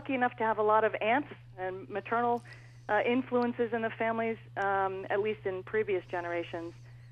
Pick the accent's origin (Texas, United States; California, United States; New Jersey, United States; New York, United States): New Jersey, United States; I grew up in New Jersey, a lot of Italian families.